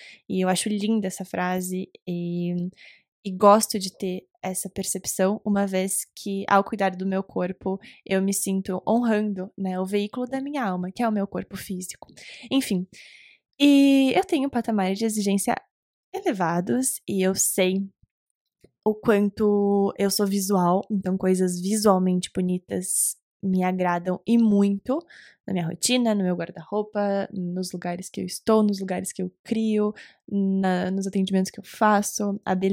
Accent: Recife, Pernambuco, Brazil; born there; eu não sei se é meu sangue de litoral, de quem nasceu no litoral. Eu nasci em Recife, Pernambuco

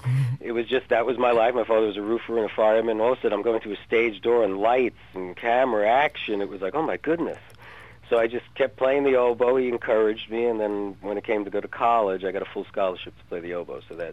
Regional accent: North Bergen, New Jersey, United States; I grew up in and was born in Jersey City, New Jersey. Always that was close to the Holland Tunnel.

